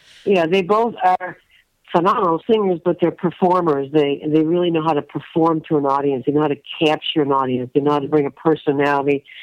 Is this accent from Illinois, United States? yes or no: yes; Elmwood Park, Illinois, United States; also born or lived in Chicago; I was born in Chicago, I guess in the Wrigley area. I don't remember that because I was so small. And then we moved to Elwood Park, lived there for about, I don't know, 10 years. And then we moved to Oak Park